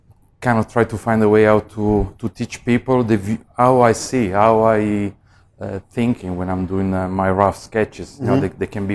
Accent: Milan, Lombardy, Italy; English is a second language; moved away; also born or lived in London; So I moved from Milan, I went to London. It was the first time that I did this kind of move, change of country.

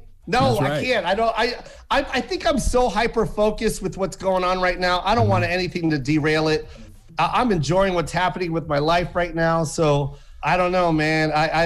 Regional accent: Las Vegas, Nevada, United States; I'm a betting man. I'm from Vegas.

